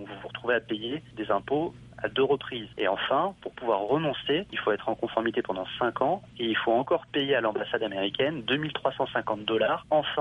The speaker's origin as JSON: {"language": "French", "country": "France", "tie": "born or raised there", "also_born_or_lived": "California, United States", "said": "je suis né il y a maintenant 33 ans en Californie et j'ai quitté les États-Unis à l'âge de 18 mois pour la France avec mon père"}